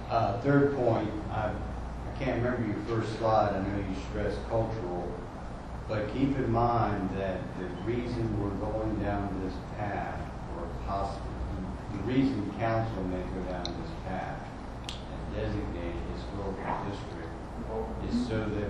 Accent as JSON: {"language": "English", "town": "Virginia Beach", "region": "Virginia", "country": "United States", "tie": "born or raised there", "said": "I mean, I grew up in Virginia Beach before it mushroomed, and that's what it was like."}